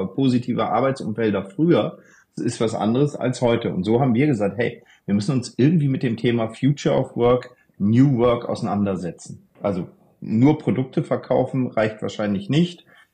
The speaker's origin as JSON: {"language": "German", "town": "Lübeck", "region": "Schleswig-Holstein", "country": "Germany", "tie": "born there", "said": "bin gebürtiger Norddeutscher, in Lübeck geboren"}